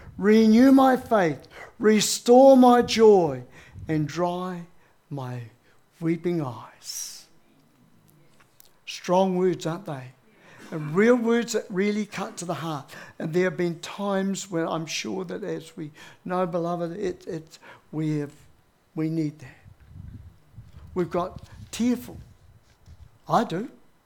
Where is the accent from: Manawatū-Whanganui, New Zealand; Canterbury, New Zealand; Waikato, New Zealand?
Manawatū-Whanganui, New Zealand; Dannevirke; And we left Auckland, where we were. Carolyn and the children, we went and lived in my hometown of Dannevirke. We found a house out under the Ruahine Ranges.